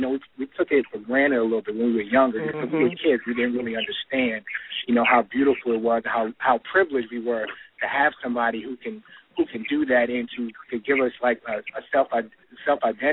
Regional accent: Harlem, New York, United States; now in Philadelphia, United States; And I'm calling from Philadelphia, but I was raised with his son in Harlem.

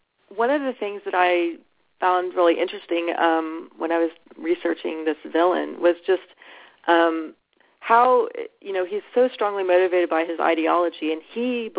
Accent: Texas, United States; I grew up in Texas, and in Texas, the right to own a gun is just considered

